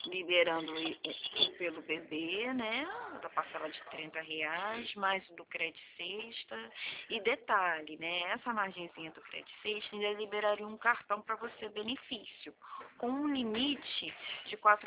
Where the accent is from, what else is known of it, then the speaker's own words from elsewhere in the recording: Rio de Janeiro, Brazil; Eu sou daqui do Rio de Janeiro, mas eu atendo a nível Brasil.